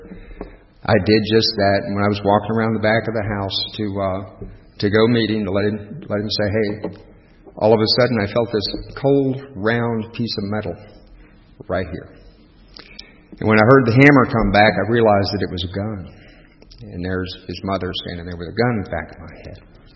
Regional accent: Fort Benning, Georgia, United States; born there; I'll start out by telling you that I was born in Fort Benning, Georgia. My dad's retired Army. And I moved quite a bit when I was a young man. By the time I was 20, I had moved 50 times.

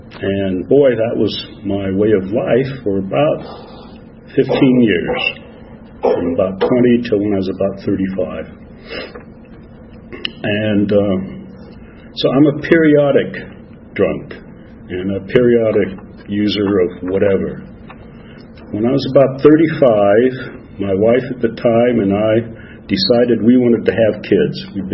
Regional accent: Phoenix, Arizona, United States; also born or lived in Tucson; I was born in Tucson, Arizona, raised in Phoenix, Arizona, and grew up in Flagstaff, Arizona.

